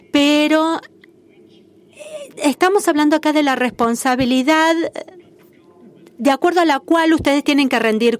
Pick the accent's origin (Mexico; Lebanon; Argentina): Lebanon; Beirut, Beirut Governorate; Yo crecí, me crié en Beirut, donde había 18 facciones que durante 15 años pelearon por estos rótulos.